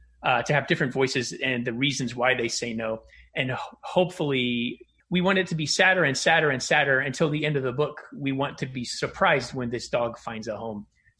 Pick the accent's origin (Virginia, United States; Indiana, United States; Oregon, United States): Indiana, United States; Clinton Falls; I grew up in Clinton Falls, Indiana, and this dog kind of showed up in our yard one day and we took him in.